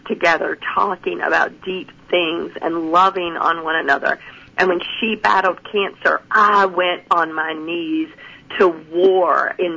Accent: Southern US, United States; I mean, even as a good Christian girl, I am from the South, and I can pull my redneck, my country girl, out of my back pocket every now and then if I want to.

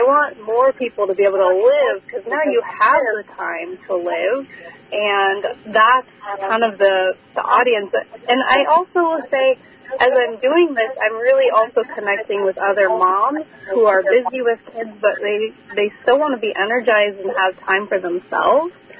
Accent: Montana, United States; moved away as an adult; now in Alaska, United States; moved up here in 2017, so my husband is military, so that's what brought us to Alaska, but we were both born and raised in Montana, so we love being outside.

